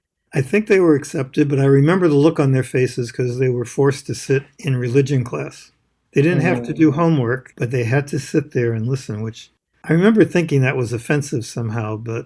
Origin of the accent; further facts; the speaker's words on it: Northeast, United States; the experience I had where I grew up in the Northeast, where they were mostly white